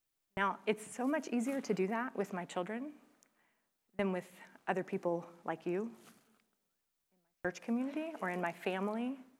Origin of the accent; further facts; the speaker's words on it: the South, United States; I grew up in the South, again, politeness rules.